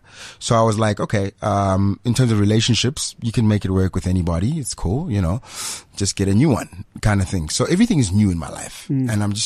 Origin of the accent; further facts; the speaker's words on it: Pretoria, Gauteng, South Africa; also born or lived in Mamelodi; Well, I grew up in Pretoria. Well, I was born in Mamelodi. My parents moved in 1977 to Soshanguve